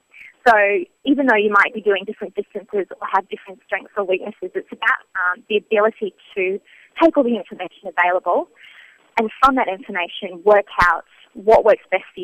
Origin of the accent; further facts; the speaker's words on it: New Zealand; now in Australia; I guess I'm a Kiwi living in Australia. I've been here for 6 years.